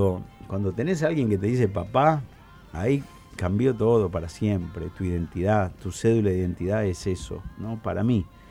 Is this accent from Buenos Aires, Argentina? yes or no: yes; Buenos Aires, Argentina; yo lo conocía, pero muy superficialmente, como un porteño puede apreciar el cuarteto.